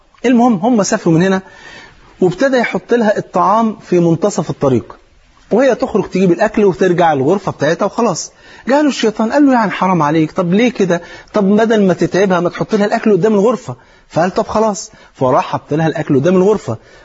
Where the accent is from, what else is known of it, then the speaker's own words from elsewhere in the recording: Egypt; وانت عارف الفول عندنا في مصر فرض عين.